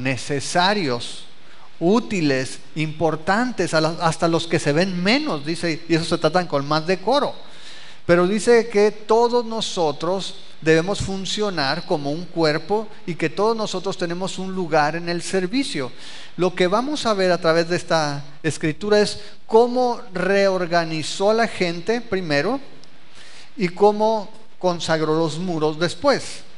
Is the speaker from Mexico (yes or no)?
yes; Ciudad Obregón, Sonora, Mexico; moved away; Yo vengo de Obregón y yo pensaba que Obregón era lo máximo, como todos los de Obregón, ¿no?